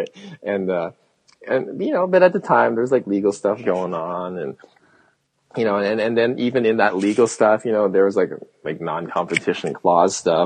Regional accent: Calgary, Alberta, Canada; I was born in Calgary, you know, and so it's like hometown.

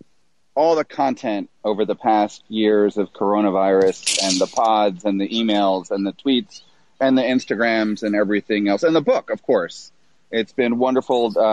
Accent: Bronx, New York, United States; I'm from the Bronx. The borough is teeming with excitement over New York City FC versus Pumas tonight.

